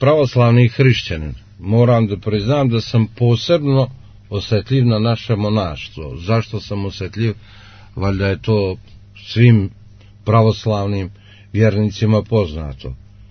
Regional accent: Cetinje, Montenegro; evo ovdje kod nas na Cetinju, u Dobrskom selu ima 302 Boža anđela, mati Olimpijadu i Hristinu koje su ovdje 10 godina. Ja znam, kao što svaki građanin Cetinja zna

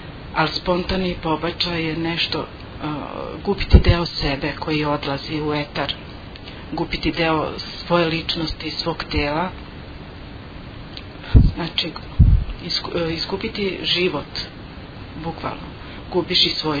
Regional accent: Kosovo; Ja sam rodom sa Kosova i odgajala me stara baka koja je od uvek bila vernik

